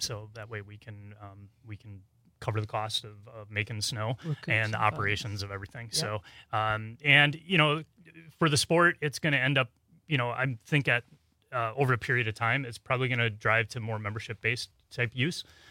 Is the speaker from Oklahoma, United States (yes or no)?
no; Watertown, Wisconsin, United States; And I grew up in Watertown.